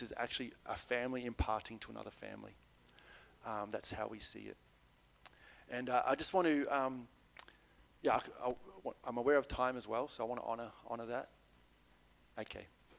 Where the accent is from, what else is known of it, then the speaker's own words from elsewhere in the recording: Bendigo, Victoria, Australia; I'm from Bendigo. My wife and two kids are back home.